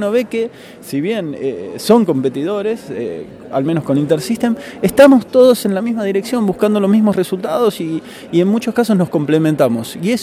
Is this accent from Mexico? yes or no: no; Argentina; accent: Argentine; now in Chile; Yo soy originario de Argentina, por el tono te darás cuenta.